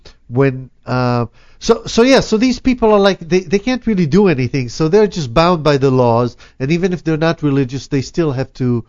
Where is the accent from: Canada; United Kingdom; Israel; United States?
Israel; I'm from Israel